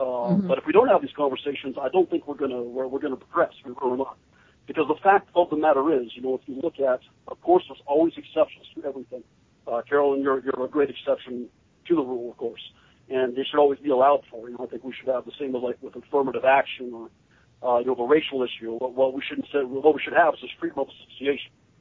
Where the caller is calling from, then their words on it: Tennessee, United States; I'm from East Tennessee.